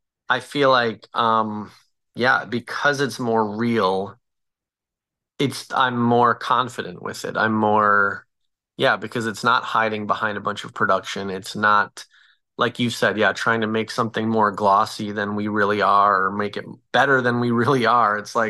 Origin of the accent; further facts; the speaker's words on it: Chicago, Illinois, United States; Ever since I was a kid, there was something coming up in the Midwest. I'm from Chicago